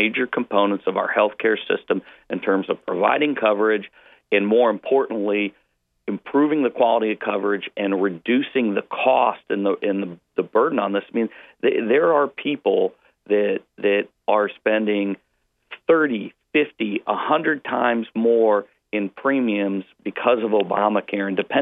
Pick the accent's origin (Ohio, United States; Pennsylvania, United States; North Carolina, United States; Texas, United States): Ohio, United States; And there's 20 counties in my home state of Ohio where you don't have any providers.